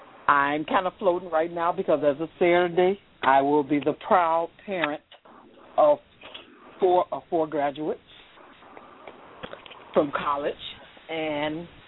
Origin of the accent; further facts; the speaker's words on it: Chicago, Illinois, United States; About me. I am a Chicagoan.